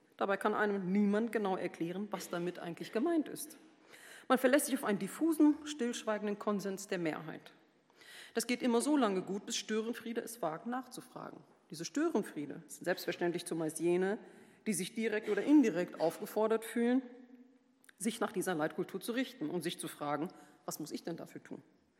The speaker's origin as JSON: {"language": "German", "country": "Germany", "tie": "born or raised there", "also_born_or_lived": "Syria", "said": "meine Kindheit und Jugend in Syrien und in Deutschland, ich war also eigentlich immer in den Sommerferien in Syrien"}